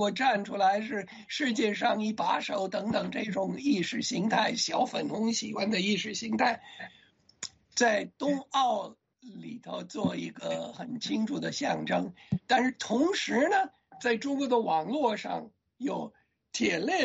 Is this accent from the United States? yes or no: yes; United States; 应该看清楚中国的老百姓的日常生活的价值观跟我们美国人没有两样的。